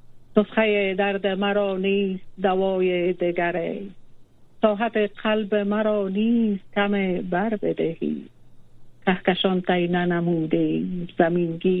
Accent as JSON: {"language": "Persian", "region": "Kabul", "country": "Afghanistan", "tie": "born or raised there", "said": "از کابل، دختر کابل هستم. در کابل تولد شدم و در کابل بزرگ شدم"}